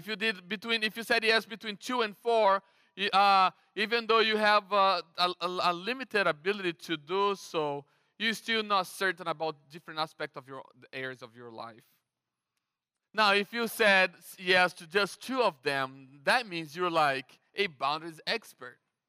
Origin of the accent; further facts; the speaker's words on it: Brazil; I'm from Brazil, and in Brazil, we don't set boundaries.